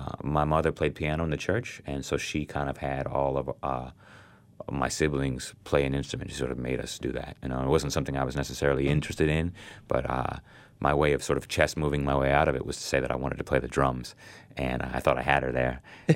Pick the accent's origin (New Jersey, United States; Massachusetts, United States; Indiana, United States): Indiana, United States; Goshen; I grew up in Indiana in a small town called Goshen, Indiana. It's about maybe 3 hours east of Chicago. It was a little farming town, predominantly Caucasian.